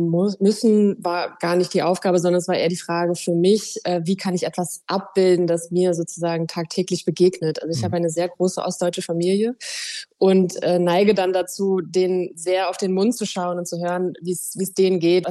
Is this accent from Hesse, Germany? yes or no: no; Rostock, Mecklenburg-Vorpommern, Germany; Also ich komme ja aus Rostock